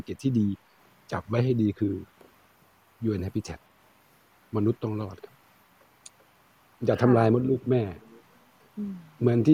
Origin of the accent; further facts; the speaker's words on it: Korat, Nakhon Ratchasima, Thailand; born there; เราก็คนไทยเกิดโคราชเราก็ไม่ยอมเขาหรอก